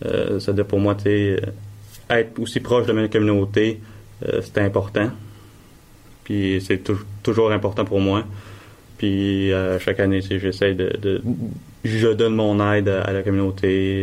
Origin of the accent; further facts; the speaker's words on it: Quebec, Canada; à savoir que j'étais membre de la Première Nation, autrefois à Malécite de Vigée, j'ai eu un moment de fierté dans ma vie.